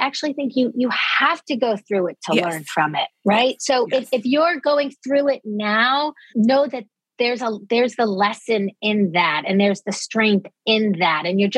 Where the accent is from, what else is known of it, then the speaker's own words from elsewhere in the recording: Dix Hills, New York, United States; I was raised in Dix Hills, exit 50.